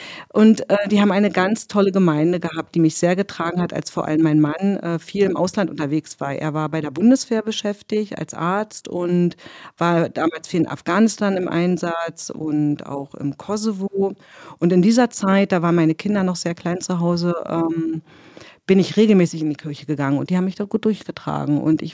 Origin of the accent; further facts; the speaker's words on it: Berlin, Germany; ich bin ja eigentlich Berlinerin